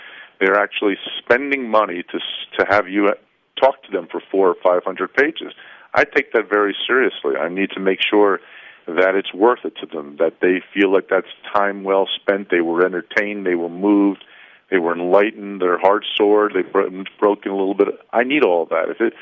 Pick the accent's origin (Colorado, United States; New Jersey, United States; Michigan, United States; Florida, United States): New Jersey, United States; I compare it also traveling from my home state of New Jersey across the country to L.A.